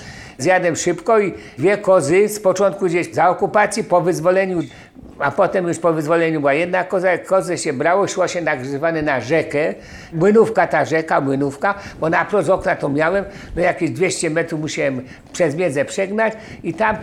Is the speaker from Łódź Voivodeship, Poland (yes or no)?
no; Kraków, Lesser Poland, Poland; born there; Ja się urodziłem w Bronowicach, ale jeśli chodzi o korzenie, to jest taka sytuacja, że mamusia była moja z Czarnowiejski, tam się urodziła, a mój tatuś był z Bochni.